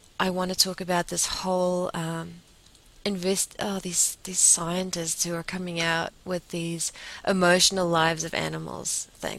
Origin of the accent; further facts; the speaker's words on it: New Zealand; moved away; also born or lived in New York; I was in New York, I was away from New Zealand for 11 years.